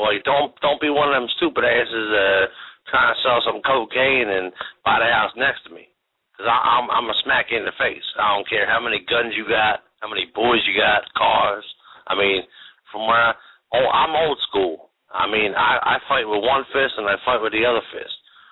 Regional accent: Philadelphia, Pennsylvania, United States; I'm from North Philly, okay? North Philadelphia.

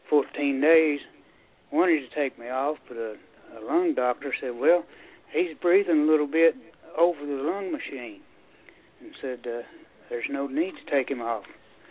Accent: Sweetwater, Tennessee, United States; I'm from Sweetwater, Tennessee.

